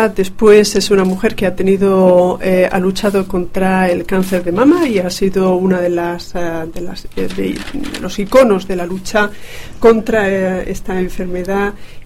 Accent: Spain; moved away; volver a España, y no quería moverme de allí, de España. Yo ya había viajado mucho, yo quería quedarme en mi tierra

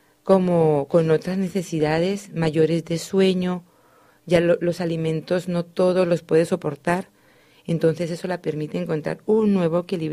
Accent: Colombia; also born or lived in Spain; como soy colombiana española

